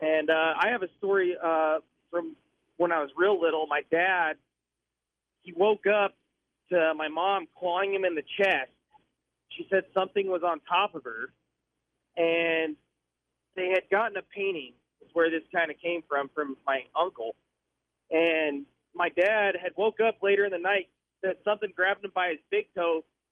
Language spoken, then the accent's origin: English; Denver, Colorado, United States; But when I was a kid growing up in Denver, I remember like three black figures coming through the window